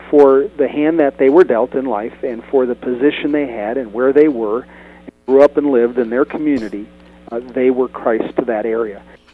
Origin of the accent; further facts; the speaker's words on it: Midwest, United States; born there; also born or lived in Phoenix; now in Atlanta, United States; We moved here from Phoenix about 7 years ago, but I'm a Midwesterner by birth